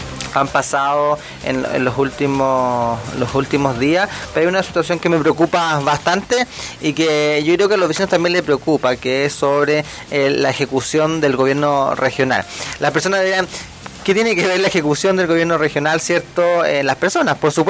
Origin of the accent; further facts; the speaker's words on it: Ñiquén, Ñuble, Chile; nosotros que somos de Ñiquén